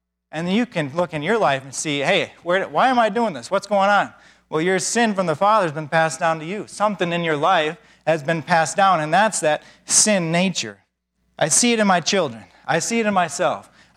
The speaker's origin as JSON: {"language": "English", "region": "Michigan", "country": "United States", "said": "When we're in Michigan, we're from Michigan, and we have the snow piles, or we have a foot of snow"}